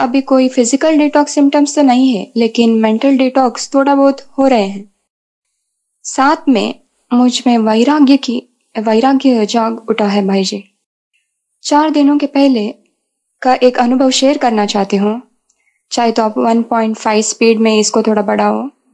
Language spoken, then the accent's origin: Hindi; Karnataka, India; Hindi is a second language; मैं कर्नाटक से हूँ। मेरी एज है 38